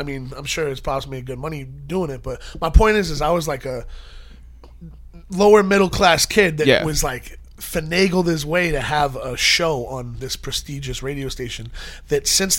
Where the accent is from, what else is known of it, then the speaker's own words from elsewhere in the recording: Methuen, Massachusetts, United States; Originally, I grew up in Methuen and Lawrence, Massachusetts. It's kind of like two towns next to each other.